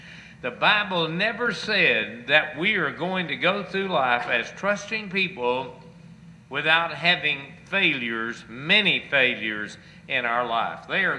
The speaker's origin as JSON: {"language": "English", "town": "Hallsville", "country": "United States", "tie": "born or raised there", "said": "Several years ago when I was growing up in Hallsville"}